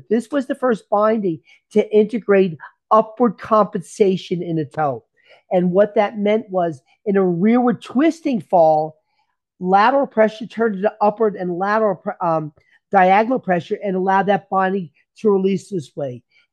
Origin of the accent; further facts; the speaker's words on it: Pennsylvania, United States; growing up in the Poconos, and like all of us kids, we thought we were better than we were.